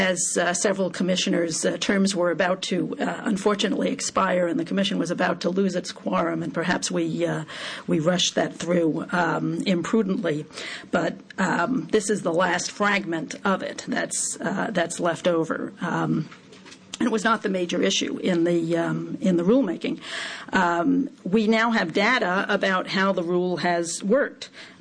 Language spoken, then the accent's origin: English; Maryland, United States; In my home state of Maryland, there's an initiative about a casino